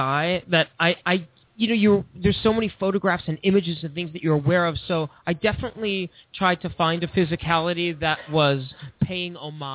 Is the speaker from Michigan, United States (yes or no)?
no; Boston, Massachusetts, United States; accent: Boston; Well, I'm from Boston originally.